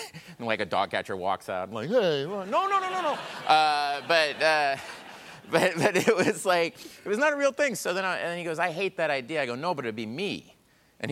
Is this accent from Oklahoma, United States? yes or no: yes; Tulsa, Oklahoma, United States; Yeah, I'm from Tulsa, Oklahoma.